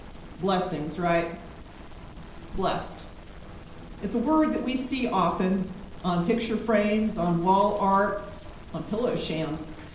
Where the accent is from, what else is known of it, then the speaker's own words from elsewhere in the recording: the South, United States; Now, I grew up in the South, where the phrase, bless your heart, has an abundance of meanings.